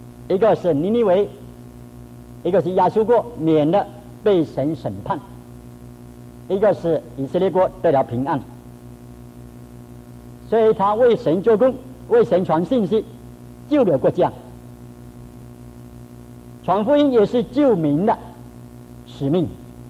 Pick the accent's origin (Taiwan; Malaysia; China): China; 我们是中国人，看一个英国的